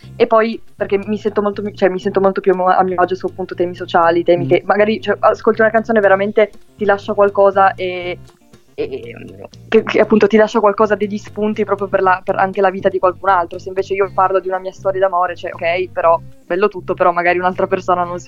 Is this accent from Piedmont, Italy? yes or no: yes; Turin, Piedmont, Italy; Sono di Torino.